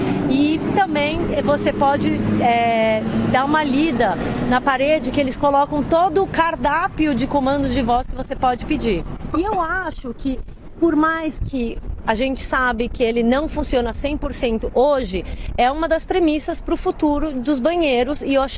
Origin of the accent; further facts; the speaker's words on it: Brazil; also born or lived in Japan; E como boa brasileira, no último dia eu falei, olha, foi muito legal, gostei muito de conhecer.